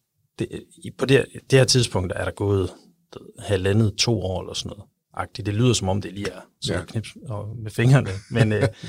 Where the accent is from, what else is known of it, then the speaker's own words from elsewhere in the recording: Aalborg, North Denmark Region, Denmark; now in Copenhagen, Denmark; hvor jeg havde en lille tømmervirksomhed i Aalborg, hvor jeg er fra